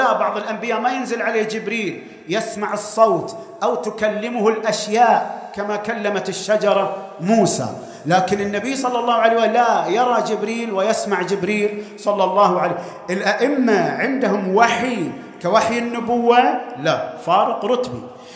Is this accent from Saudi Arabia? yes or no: yes; Qatif, Eastern Province, Saudi Arabia; يوجد عندنا في القطيف في غيره في العراق في البحرين توجد منابر محترم